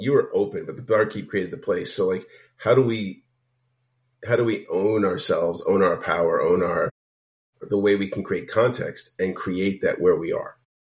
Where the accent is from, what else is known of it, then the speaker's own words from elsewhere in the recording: Brooklyn, New York, United States; Like I grew up in Brooklyn and I know some streets